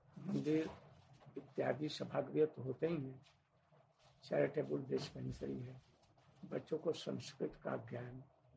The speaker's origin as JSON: {"language": "Hindi", "region": "Bihar", "country": "India", "said": "उन्होंने हमको हमारी बोली से समझ लिया कि आप बिहारी।"}